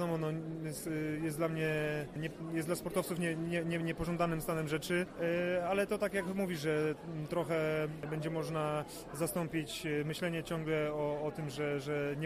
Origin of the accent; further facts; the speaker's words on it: Gorzów Wielkopolski, Lubusz Voivodeship, Poland; Gorzów to moja mała ojczyzna. Powróciłem tutaj po dłuższym okresie niebytności.